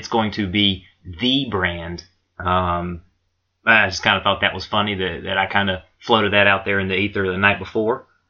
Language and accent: English; Charlotte, North Carolina, United States; We were in my hometown, Ric Flair's hometown, Charlotte Flair's hometown, Charlotte, North Carolina, this evening for SmackDown Live.